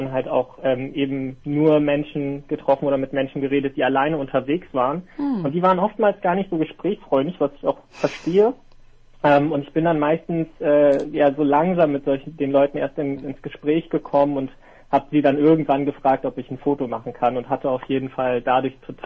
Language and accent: German; Northern Germany, Germany; now in South Korea; ich komme aus Norddeutschland, hier ist halt wirklich flach, kein einziger Berg, ja, nichts.